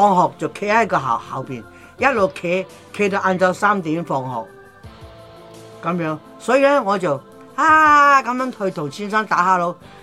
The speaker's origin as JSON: {"language": "Cantonese", "country": "Taiwan", "tie": "born or raised there", "said": "因為我哋細個喺台灣咧"}